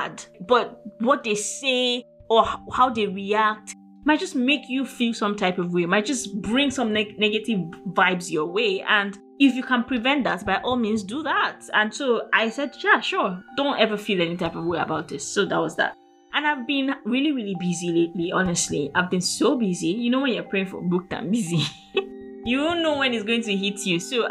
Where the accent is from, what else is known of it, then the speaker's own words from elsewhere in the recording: Nigeria; And I'm still Nigerian.